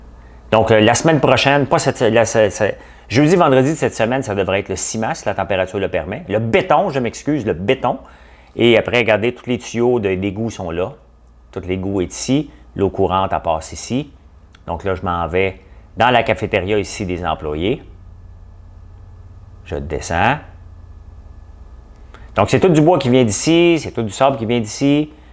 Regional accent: Gatineau, Quebec, Canada; Je suis de Gatineau. T'es passé devant chez nous.

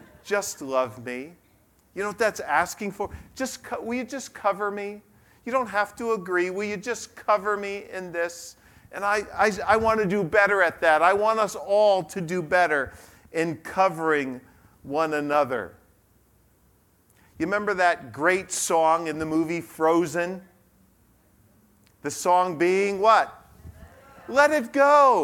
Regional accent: United States; A wooden boat that looked much like the boat my dad had when I grew up on Long Island Sound in the late 70s.

